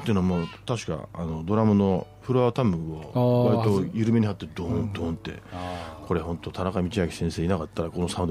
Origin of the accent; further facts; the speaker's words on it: Matsudo, Chiba, Japan; 私の実家が千葉県松戸市ですけどもね